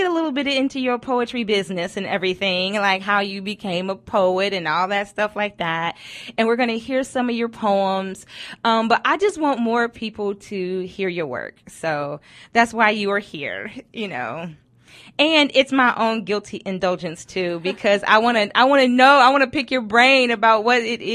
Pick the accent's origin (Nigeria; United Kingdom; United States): United States; Kentucky; accent: Kentucky; My Kentucky accent came out just then when I said I am.